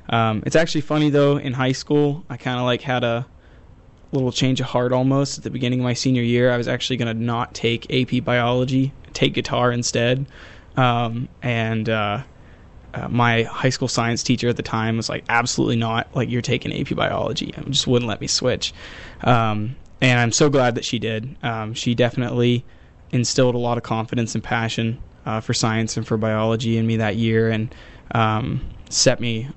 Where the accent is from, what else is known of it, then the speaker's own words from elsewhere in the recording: Cameron, West Virginia, United States; So I'm from Cameron, West Virginia, which is about an hour and 15 minutes away. It's a small town.